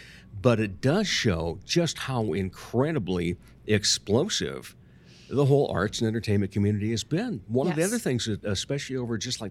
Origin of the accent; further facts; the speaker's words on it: Rock Rapids, Iowa, United States; now in Sioux Falls, United States; growing up in Rock Rapids, once you were of legal age to drive and have that first official date out of town, you would come to Sioux Falls.